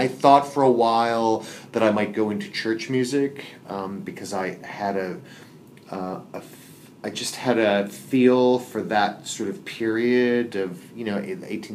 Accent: Chicago, Illinois, United States; I grew up in Chicago.

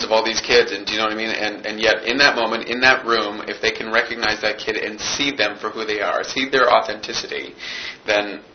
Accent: Toronto, Ontario, Canada; I grew up in Toronto.

